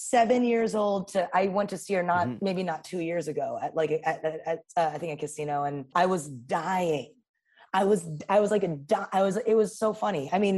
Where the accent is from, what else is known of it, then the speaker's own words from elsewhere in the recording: Queens, New York, United States; So I felt like I wanted to shine a light on like what happens, kind of what life is like growing up in Queens.